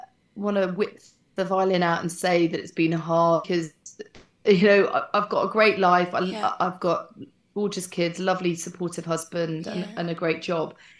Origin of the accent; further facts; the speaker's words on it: Silverstone, East Midlands, United Kingdom; We've always been a really sporty family. We grew up near Silverstone.